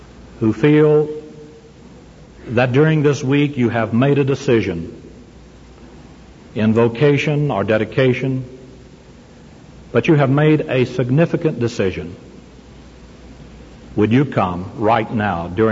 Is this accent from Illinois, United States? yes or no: no; Madisonville, Kentucky, United States; I grew up in Madisonville, Kentucky, in the First Baptist Church under Hollis Summers and Harold Purdy.